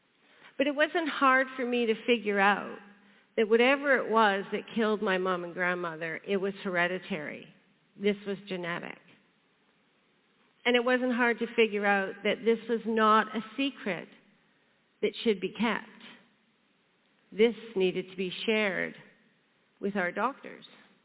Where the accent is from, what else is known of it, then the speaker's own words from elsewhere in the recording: Ontario, Canada; I grew up just outside of Toronto, and when I was 15